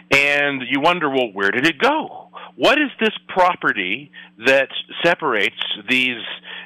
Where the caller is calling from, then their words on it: Las Vegas, Nevada, United States; And, of course, I'm joining you from Las Vegas, Nevada.